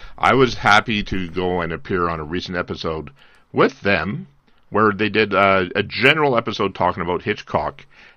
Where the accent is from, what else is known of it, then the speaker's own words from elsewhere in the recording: Canada; And just by the nature of being a Canadian